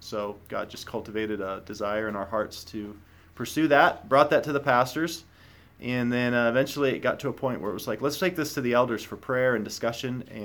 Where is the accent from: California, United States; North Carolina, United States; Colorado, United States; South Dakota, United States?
South Dakota, United States; Rapid City; growing up in Rapid City and just having a heart for this city